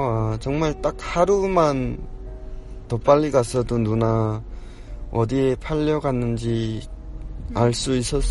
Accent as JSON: {"language": "Korean", "country": "North Korea"}